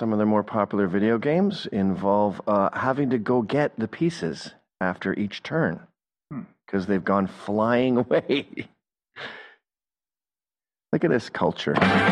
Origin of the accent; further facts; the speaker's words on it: England, United Kingdom; born there; also born or lived in China / Taiwan / Singapore / Australia; I've lived all over the world. China. I was born in England. My parents are Scottish. We used to go back there every year. Taiwan, Singapore, Australia. And I've been all over Europe.